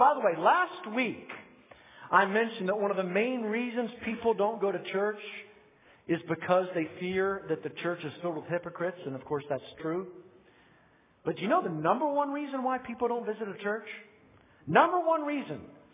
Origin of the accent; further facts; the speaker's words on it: Northeast, United States; And growing up in the Northeast, few are more intense than Army, Navy.